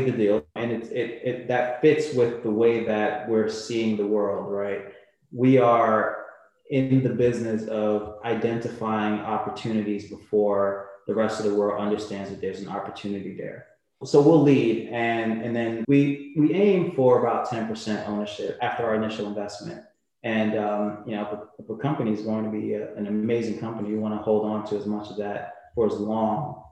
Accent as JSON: {"language": "English", "country": "Jamaica", "tie": "born there", "moved": "yes", "said": "I have Jamaican parents. I was born in Jamaica."}